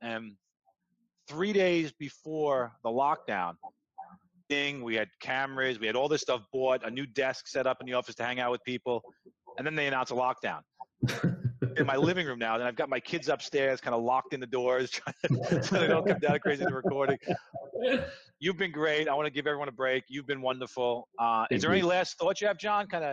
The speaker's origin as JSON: {"language": "English", "town": "Queens", "region": "New York", "country": "United States", "tie": "born or raised there", "said": "I'm a Queens kid. I grew up in Queens, New York, and everybody sits on their front porch in Queens."}